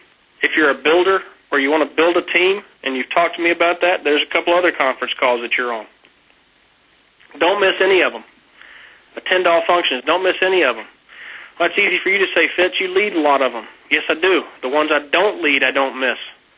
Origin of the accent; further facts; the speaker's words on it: North Carolina, United States; Hey, I grew up in North Carolina. I can completely understand not being a good reader. It's part of our state motto.